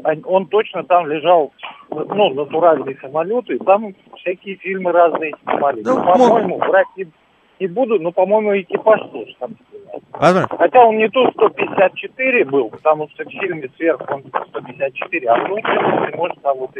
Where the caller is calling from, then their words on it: Saint Petersburg, Russia; из Петербурга.